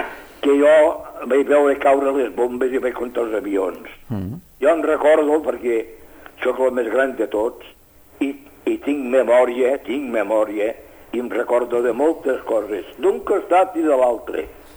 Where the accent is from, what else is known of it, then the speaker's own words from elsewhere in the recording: Catalonia, Spain; Catalans, tenim l'obligació de demostrar que som catalans